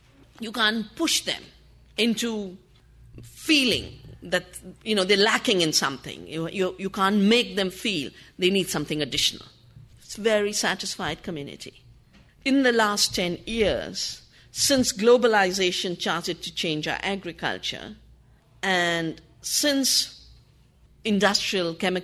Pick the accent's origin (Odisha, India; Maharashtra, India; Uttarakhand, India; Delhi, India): Uttarakhand, India; English is a second language; I come from the Himalayan mountains where Chipko started